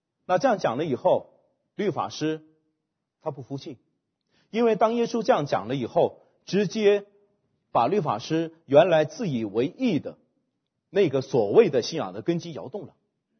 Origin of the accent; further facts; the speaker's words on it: China; 比如说我们中国人，我们很大的困难在我们儒家背景的里面